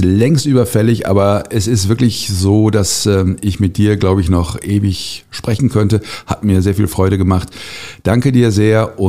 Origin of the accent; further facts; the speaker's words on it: Cologne, North Rhine-Westphalia, Germany; now in Freiburg, Germany; meine Heimatstadt ist Köln. Das ist nicht Freiburg, auch wenn ich da jetzt gerade sitze.